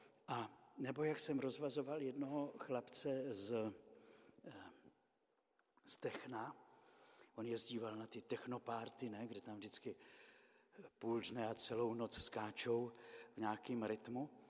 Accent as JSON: {"language": "Czech", "town": "Malý Beranov", "region": "Vysočina Region", "country": "Czechia", "tie": "born or raised there", "said": "když já jsem dospíval, tak v obci, kde jsem se narodil v Malém Beranově"}